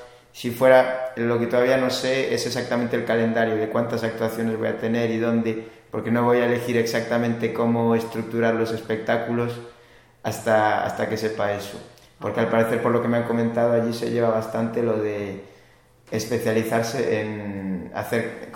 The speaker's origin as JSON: {"language": "Spanish", "country": "Spain", "said": "soy de España, tengo 30 años"}